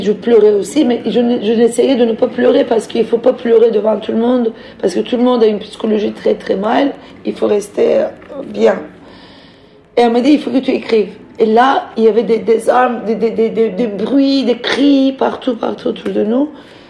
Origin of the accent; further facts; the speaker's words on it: Turkey; moved away; je suis partie de Turquie du jour au lendemain avec un petit sac, sans rien amener avec moi.